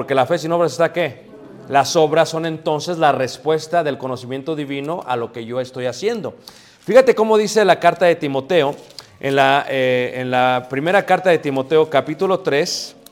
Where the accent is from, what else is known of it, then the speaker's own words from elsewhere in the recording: Mexico; Yo soy latino, mestizo, soy mexicano. No la puedo rechazar. Yo soy de 48 años